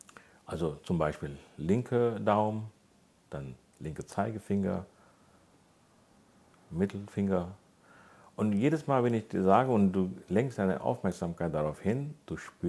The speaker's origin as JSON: {"language": "German", "country": "India", "said": "Ich komme aus Indien"}